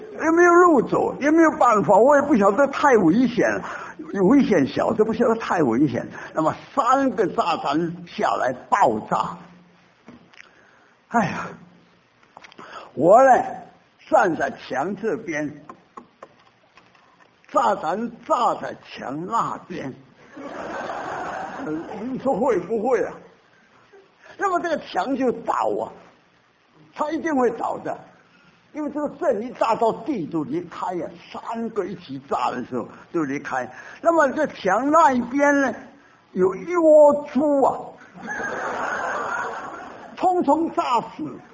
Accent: Fujian, China; 是中央军打十九路军在福建的时候啊，我是福建人啊

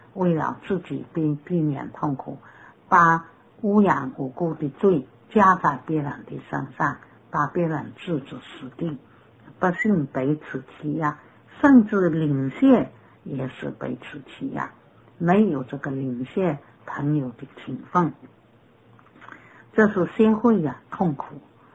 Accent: China; 本来我们中国人少年人中看老年的人

